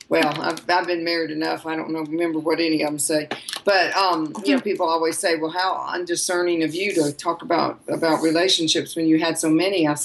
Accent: the South, United States; I don't know about you, Sandy, but I was from the South

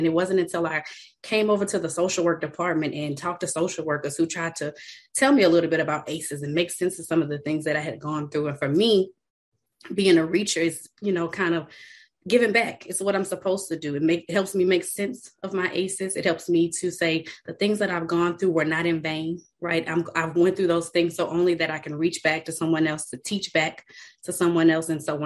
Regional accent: Colorado, United States; The world is so small. I'm from Colorado, where Clarence is, and I've got family in North Carolina.

